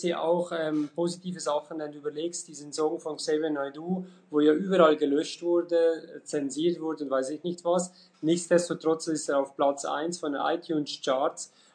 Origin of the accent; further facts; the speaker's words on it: Switzerland; Und ich habe jetzt ein kleines Beispiel bei uns in der Schweiz.